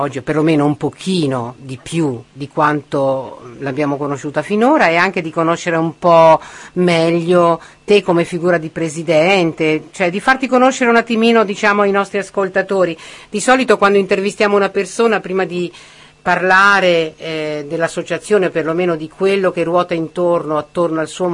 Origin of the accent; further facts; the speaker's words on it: Veneto, Italy; io sono veneta